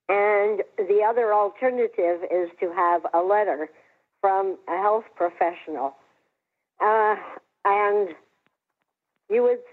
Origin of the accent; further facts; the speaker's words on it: Peterborough, Ontario, Canada; from Peterborough, Ontario